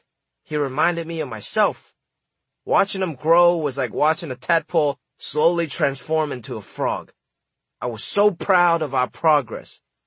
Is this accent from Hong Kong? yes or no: yes; Hong Kong; now in Los Angeles, United States; Having immigrated from Hong Kong to Los Angeles, I live my life in an often difficult duality.